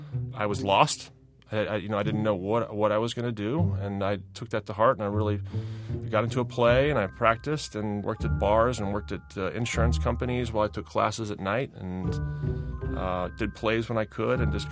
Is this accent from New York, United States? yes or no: no; Virginia, United States; So I grew up in Virginia. Sports were my life.